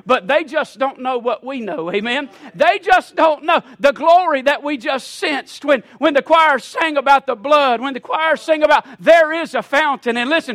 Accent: South Carolina, United States; Listen, I'm from South Carolina.

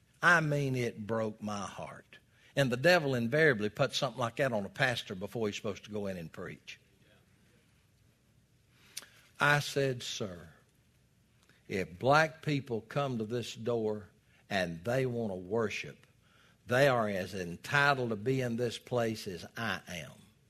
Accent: the South, United States; Folks, I was raised in the South.

